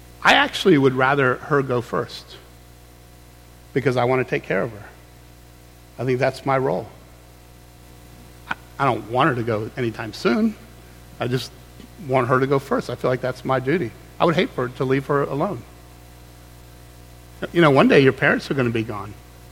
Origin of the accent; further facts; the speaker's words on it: Clearwater, Florida, United States; I grew up in Clearwater, you know, we don't really hunt there.